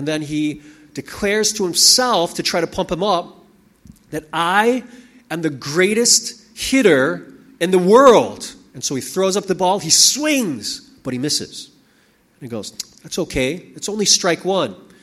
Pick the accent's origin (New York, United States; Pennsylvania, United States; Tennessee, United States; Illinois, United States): Illinois, United States; Chicago; now in Philippines; Well, you know, I grew up in Chicago, and in Chicago we have four distinct seasons.